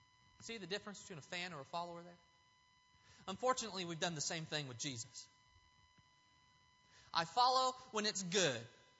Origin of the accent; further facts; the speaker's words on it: Los Angeles, California, United States; I grew up watching Kobe Bryant and Shaquille O'Neal for the Lakers. That was my hometown team.